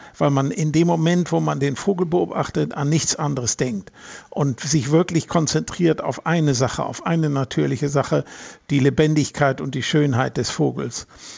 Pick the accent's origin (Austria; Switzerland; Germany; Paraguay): Germany; Kiel, Schleswig-Holstein; Ich bin in Kiel aufgewachsen und in Kiel gibt es einen Park